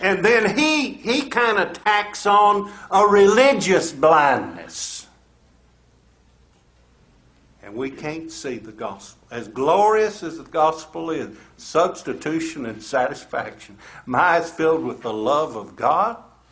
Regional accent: the South, United States; accent: Southern; I'm sure I mispronounce a lot of words. I'm a Southerner. Hey. We attack it the way we can. I speak Southern.

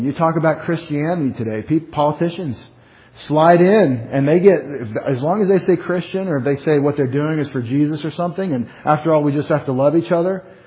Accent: Texas, United States; And I'm from Texas, and so that's not a big deal, right?

